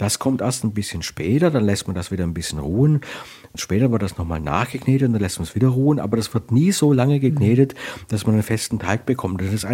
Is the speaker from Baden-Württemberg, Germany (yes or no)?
yes; Baden-Württemberg, Germany; Also in meiner Umgebung, wo ich aufgewachsen bin, also auf der Ostalb, da hießen die Briegel Seelen.